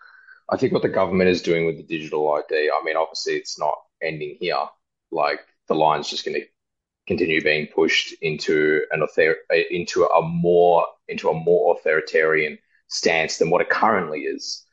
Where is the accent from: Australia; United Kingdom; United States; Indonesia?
Australia; now in India; Like for me, obviously I'm living in India, but I'm still an Australian citizen at the end of the day.